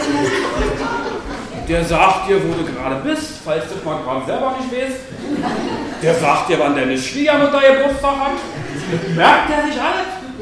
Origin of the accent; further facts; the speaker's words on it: Berlin, Germany; born there; Ich bin ja gebürtiger Berliner. Und immer, wenn ich zurückkomme von Berlin, dann sagt meine Frau, ich würde Berlinern.